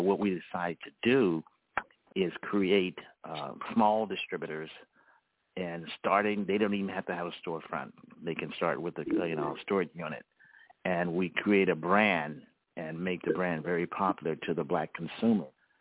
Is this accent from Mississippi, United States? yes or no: yes; Mississippi, United States; born there; well, you know, it's my history because I was born in Mississippi and we had to get that truck.